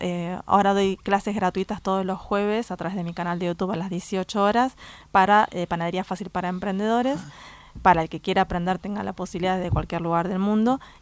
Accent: Argentina; moved away as an adult; aproximadamente como en el 2000 empecé mi travesía fuera de Argentina trabajando en cruceros, después volví, después me fui de vuelta

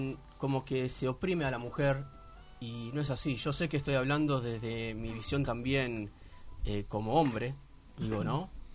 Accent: Berisso, Buenos Aires Province, Argentina; me crié en Berisso, soy bericense.

